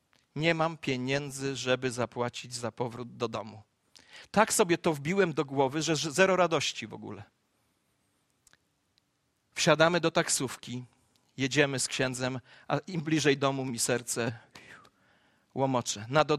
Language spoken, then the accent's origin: Polish; Gąsocin, Masovian Voivodeship, Poland; Jechaliśmy do kościoła 5 kilometrów od mojej rodzinnej miejscowości. I podczas, gdy już dojechaliśmy tam na miejsce, przyjechała po nas taksówka. W mojej wsi rodzinnej była taksówka Gąsocin numer 1 i tylko taka.